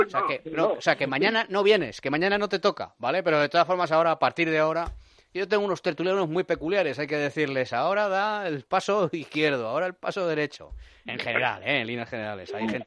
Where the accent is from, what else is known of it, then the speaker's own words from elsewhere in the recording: Madrid, Community of Madrid, Spain; Y los que van a confinarnos, pues somos los madrileños.